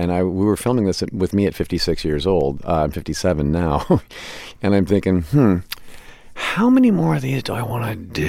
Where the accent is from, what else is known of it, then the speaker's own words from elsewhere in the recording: Midwest, United States; it doesn't help either when you're growing up in the Midwest